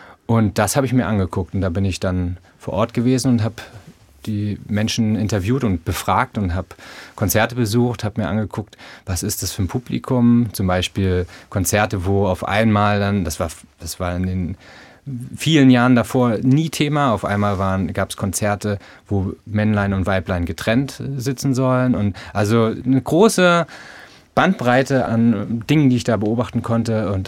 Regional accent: East Germany, Germany; Also als Ossi und also was man so von dem anderen weiß und nicht.

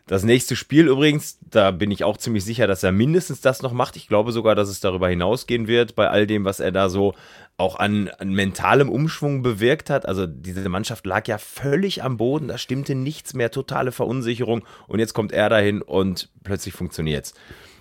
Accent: North Rhine-Westphalia, Germany; Ich komme ja aus der Gegend von Münster

